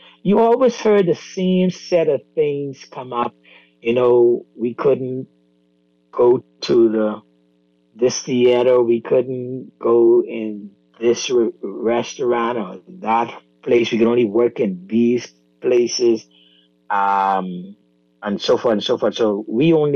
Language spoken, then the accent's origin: English; Bahamas; born there; what the pre-majority rule Bahamas was like in terms of experience, right? Because I was born in September of 1967. This happened in January of 1967.